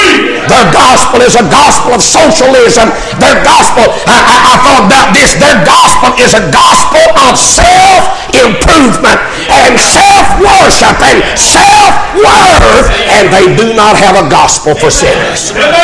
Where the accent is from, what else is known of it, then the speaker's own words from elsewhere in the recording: Kentucky, United States; Hey, I'm from Eastern Kentucky. I know what welfareism has done.